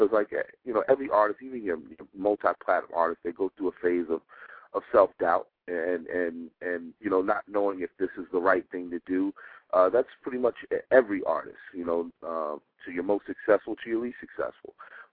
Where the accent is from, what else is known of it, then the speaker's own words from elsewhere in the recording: Newport News, Virginia, United States; So, and plus, I'm from Newport News, Virginia, so you know that's a great influence on me.